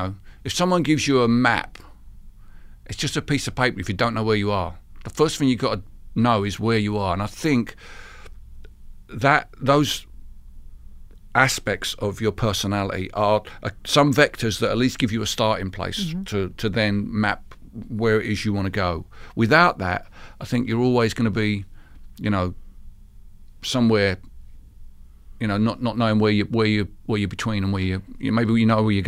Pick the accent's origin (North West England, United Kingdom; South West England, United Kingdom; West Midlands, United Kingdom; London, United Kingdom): London, United Kingdom; the town where I grew up in East London, where my family lived, Barking and Dagenham Council.